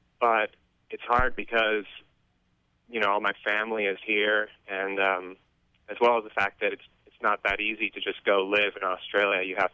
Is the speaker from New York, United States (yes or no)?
no; Santa Barbara, California, United States; And I grew up in Santa Barbara, and I've lived here my whole life, and I was actually born in the house that I live in today.